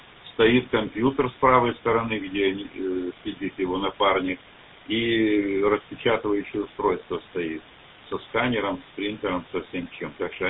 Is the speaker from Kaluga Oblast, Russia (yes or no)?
no; Saratov, Saratov Oblast, Russia; Я сам из Саратова, вообще-то, на приеме.